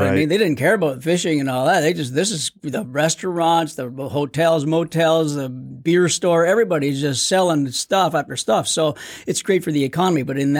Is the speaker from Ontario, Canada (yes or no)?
yes; Corunna, Ontario, Canada; also born or lived in Port Credit / Napanee; So I was born in Port Credit or in that area. And then I moved to Corunna, which is close to Sarnia.